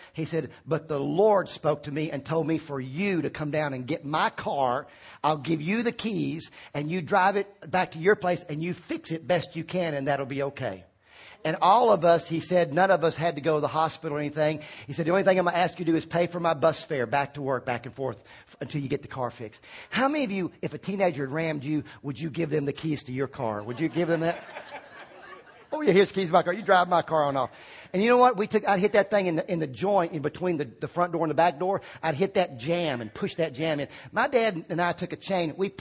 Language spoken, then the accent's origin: English; Virginia, United States; And I said, and I've got a Virginia license. I was from Virginia. I said, I got a Virginia license.